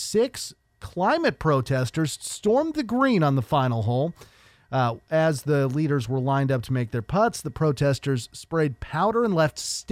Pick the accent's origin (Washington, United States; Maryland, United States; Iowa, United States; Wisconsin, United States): Iowa, United States; and of course I'm from Iowa, so all the people I know